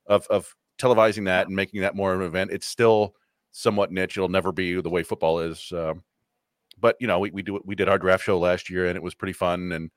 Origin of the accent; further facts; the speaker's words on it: Ypsilanti, Michigan, United States; we didn't have cable when I was growing up in Ypsilanti, Michigan.